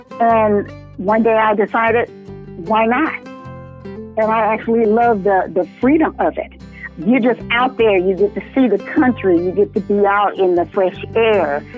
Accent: Cattle Mills, Texas, United States; I'm in Texas at the time. I'm from Cattle Mills. It's about 30 miles east of Dallas

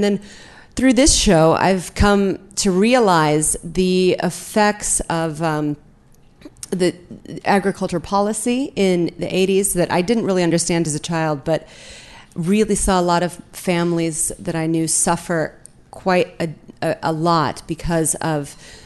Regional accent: Iowa, United States; So I grew up in Iowa, and I was detasseling corn when I was 12 years old. I worked on farms my entire childhood.

